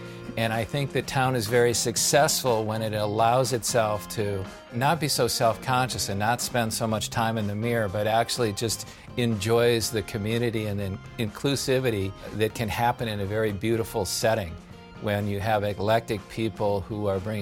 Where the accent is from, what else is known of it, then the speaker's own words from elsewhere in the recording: Minnesota, United States; I moved to California in 1993. I grew up in a small town in Southern Minnesota where they make Spam.